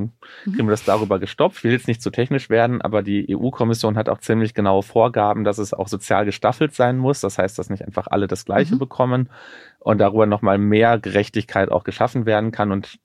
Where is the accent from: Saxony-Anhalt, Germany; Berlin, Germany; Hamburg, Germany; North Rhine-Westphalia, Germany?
North Rhine-Westphalia, Germany; Ich komme aus dem Ruhrgebiet